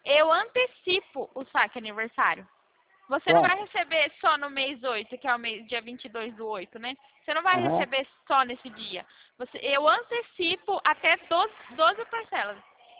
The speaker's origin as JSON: {"language": "Portuguese", "town": "Rio Claro", "region": "São Paulo", "country": "Brazil", "said": "Eu sou de Rio Claro."}